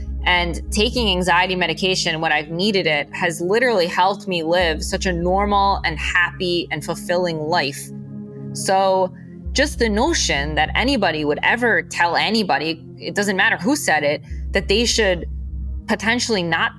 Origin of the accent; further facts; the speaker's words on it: Great Neck, New York, United States; I am from Long Island. Tanya's also from Long Island.